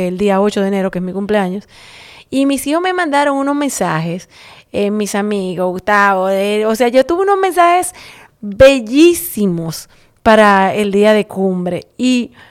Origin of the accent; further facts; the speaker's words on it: Dominican Republic; 200,000 mensajes de gente orgulloso de ser dominicano, al igual que yo.